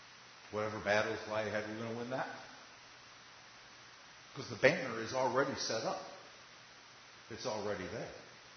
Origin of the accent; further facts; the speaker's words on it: Michigan, United States; I mean, I'm from Michigan. I understand. You only have so many play days in the summer.